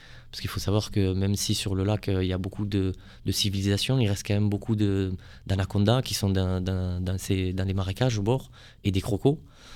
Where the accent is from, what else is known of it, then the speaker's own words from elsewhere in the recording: Bujumbura, Bujumbura Mairie, Burundi; je suis de Bujumbura, la capitale